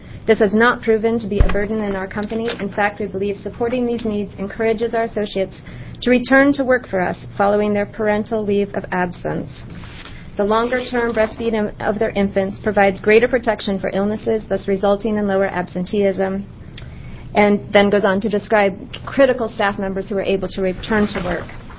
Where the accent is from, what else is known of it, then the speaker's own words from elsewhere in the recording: Portland, Oregon, United States; from Portland, Oregon.